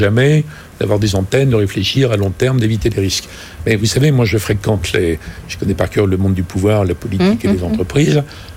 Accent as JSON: {"language": "French", "country": "France", "said": "Donc, nous, on est Français, Européens, on va dire, il faut encadrer, il faut réguler"}